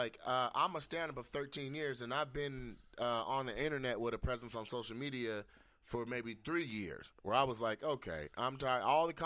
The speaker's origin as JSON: {"language": "English", "town": "Seattle", "region": "Washington", "country": "United States", "said": "I'm from Seattle, so that … to me actually is"}